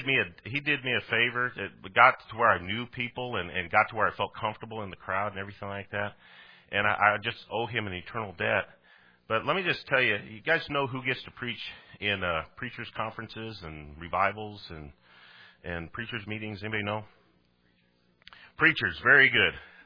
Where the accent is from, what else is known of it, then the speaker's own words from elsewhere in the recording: Colorado, United States; moved away; because I came from Colorado. I moved here where I knew nobody.